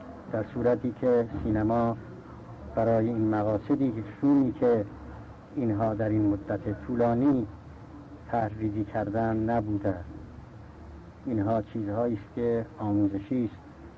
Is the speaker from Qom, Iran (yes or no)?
yes; Qom, Iran; من همیشه در فکر ایران و در فکر وطن خودم قم بودم و هستم و دعاگویم